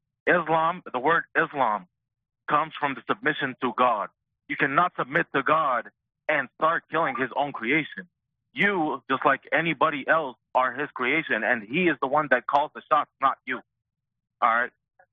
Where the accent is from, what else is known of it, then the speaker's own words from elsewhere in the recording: United States; Jihad at war, I'm an American. My jihad at war is defending the United States and its people, because this is my land and this is my people.